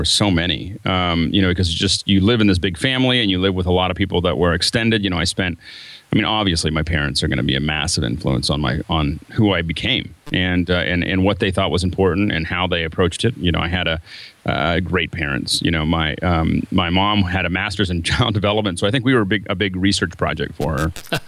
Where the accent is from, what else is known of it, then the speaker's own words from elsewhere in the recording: Pittsburgh, Pennsylvania, United States; also born or lived in Denver / San Francisco; And then before that, I was in Denver. And then before that, I grew up in Pittsburgh, Pennsylvania.